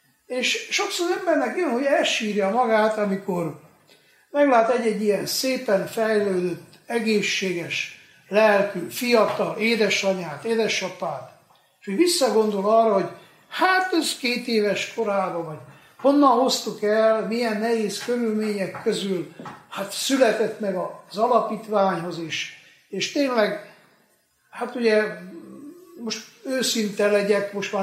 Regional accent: Székely Land, Romania; De én azt hiszem, hogy mi Székelyföldön így nőttünk fel, hogy odafigyeltünk egymásra, megfogtuk egymás kezét, segítettünk egymásnak.

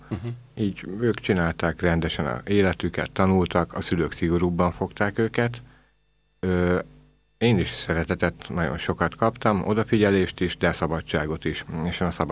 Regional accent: Budapest, Hungary; now in Ráckeresztúr, Hungary; 34 éves múltam, Budapesten születtem, és ott is éltem. Ma fél éve vagyok Ráckeresztúron.

